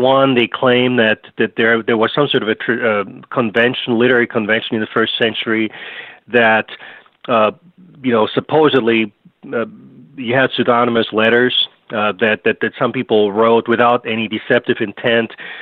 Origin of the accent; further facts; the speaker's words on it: Vienna, Austria; I'm originally from Vienna, Austria.